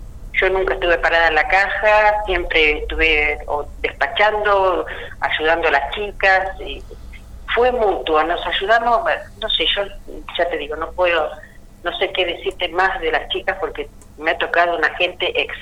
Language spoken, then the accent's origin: Spanish; La Plata, Buenos Aires Province, Argentina; te digo que yo soy platense, no vuelvo ni loca a la Plata.